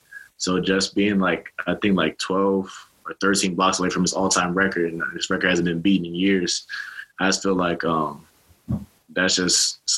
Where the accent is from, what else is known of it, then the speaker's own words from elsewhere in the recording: Maryland, United States; I'm from Maryland. Before then, I never lived anywhere else in my life other than Maryland.